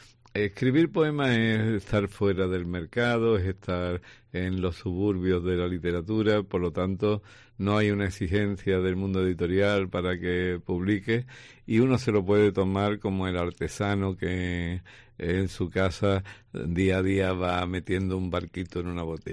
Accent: Cádiz, Andalusia, Spain; also born or lived in Algeciras; yo suelo decir que soy de las tres provincias de Cádiz, porque nací en Algeciras, me crié en Cádiz y mi abuela era de Jerez. Así que soy un ave rara.

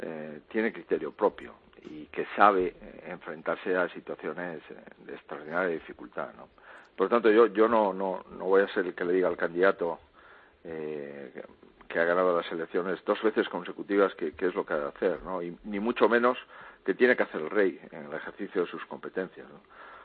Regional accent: Spain

